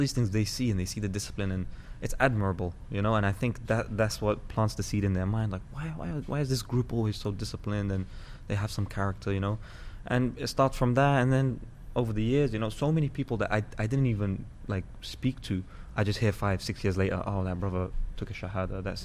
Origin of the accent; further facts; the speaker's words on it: London, United Kingdom; I think 20 years ago when we were growing up in London, it wasn't quite the culture.